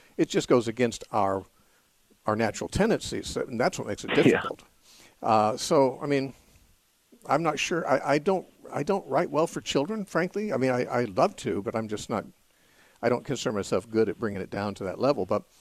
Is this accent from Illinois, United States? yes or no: no; Covina, California, United States; when I was growing up in Covina, they didn't have a Covina accent like yours.